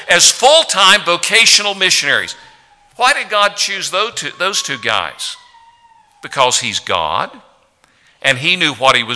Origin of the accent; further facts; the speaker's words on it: Tennessee, United States; I grew up in Tennessee. My dad worked for Eastman Kodak, but he wanted his boys to be on the farm, so I grew up milking cows by hand.